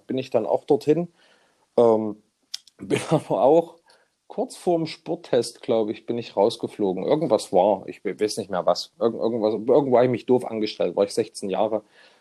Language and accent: German; Thuringia, Germany; also born or lived in Jena; Also ich bin direkt im grünen Herz Deutschlands geboren, in Jena. Und bin in einem kleinen Ort im Saaletal, umrundet von den Domburger Schlössern, ja, also eingeschlossen in Tälern, da mittendrin fließt die Saale, wunderschöne Gegend, bin ich groß geworden.